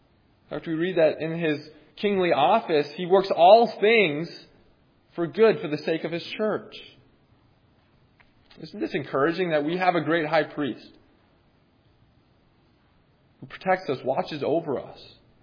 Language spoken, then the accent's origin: English; Minnesota, United States; I grew up in Minnesota, as I alluded to before, the land of 10,000 lakes.